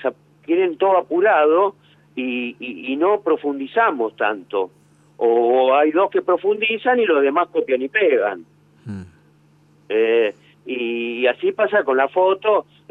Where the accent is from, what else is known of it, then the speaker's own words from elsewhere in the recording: Buenos Aires, Argentina; also born or lived in Bahía Blanca; No, pero en Bahía Blanca me fui muy tan chico que vine acá a Buenos Aires y después hice mi vida allá desde...